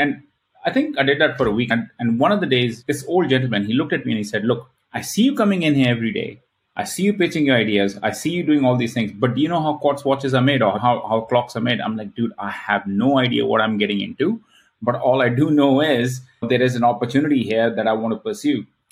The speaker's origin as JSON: {"language": "English", "town": "Vancouver", "region": "British Columbia", "country": "Canada", "moved": "yes", "lives_now": "Shenzhen, China", "said": "I'm from Vancouver and then basically took a one-way flight. There was no coming back from there and took a one-way flight to go from Vancouver to Shenzhen."}